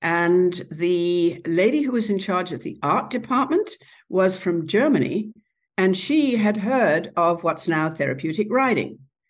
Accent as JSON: {"language": "English", "region": "England", "country": "United Kingdom", "tie": "born there", "moved": "as an adult", "said": "And as you can tell from my accent, I was born in England, but I came to this country when I was 22."}